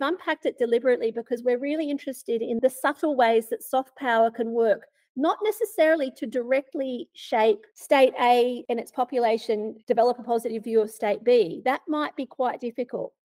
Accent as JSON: {"language": "English", "town": "Melbourne", "region": "Victoria", "country": "Australia", "tie": "born or raised there", "said": "I grew up in Melbourne. I am an AFL person all the way"}